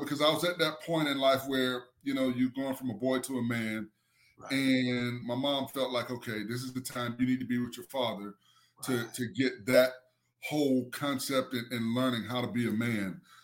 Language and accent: English; Gainesville, United States; I had always, growing up in Gainesville, I could never play Little League football because the weight limit was 120.